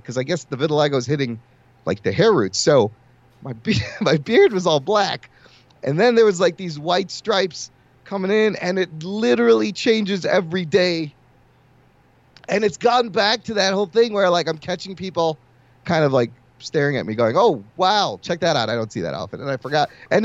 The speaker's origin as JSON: {"language": "English", "country": "United States", "tie": "born there", "said": "I'm a Pakistani, American, you know, born in America with immigrant parents"}